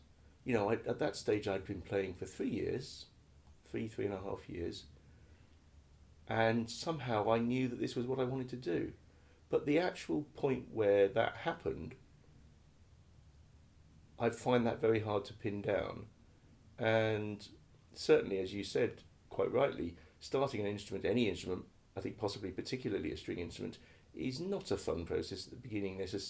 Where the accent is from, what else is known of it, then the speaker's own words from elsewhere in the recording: Banbury, South East England, United Kingdom; moved away as an adult; So basically I'm from Banbury because that's where I spent my entire youth until I left home to go to music college.